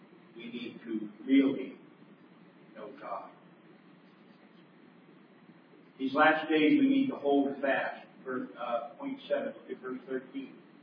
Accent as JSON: {"language": "English", "region": "New Jersey", "country": "United States", "tie": "born or raised there", "said": "Friends, I grew up in New Jersey. I pastored in New York."}